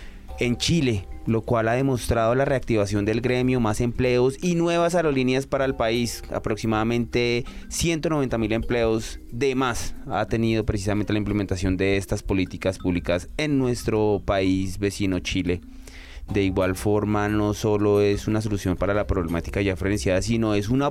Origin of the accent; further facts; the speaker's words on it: Colombia; Pienso que como colombiano y como colombianos debemos precisamente conocer primero nuestra cultura